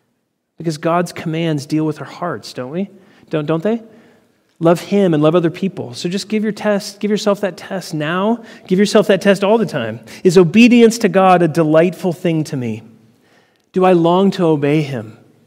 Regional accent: United States; born there; I obeyed because I was born in America, and that's my job, is to be a good Christian.

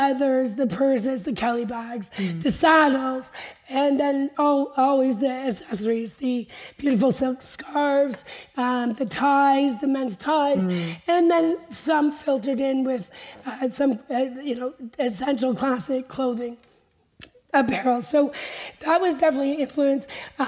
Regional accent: south of France, France; growing up in the Mediterranean, the south of France, went to school there.

